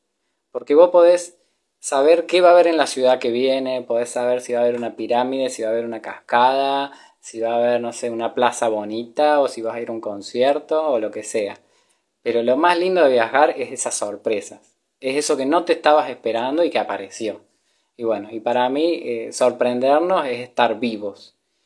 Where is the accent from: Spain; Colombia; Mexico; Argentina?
Argentina; San Francisco, Córdoba; Soy de Argentina, tengo 33 años, soy de San Francisco, Córdoba, Argentina. Y bueno, y hace como 9 años que estoy viajando.